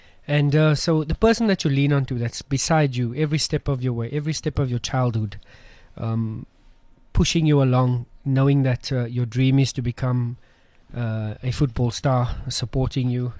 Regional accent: Westbury, Gauteng, South Africa

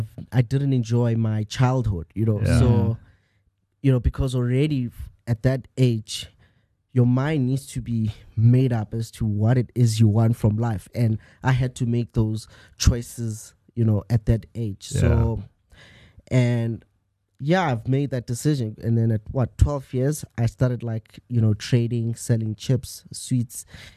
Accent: Alexandra, Gauteng, South Africa; born and bred in Alexandra Township.

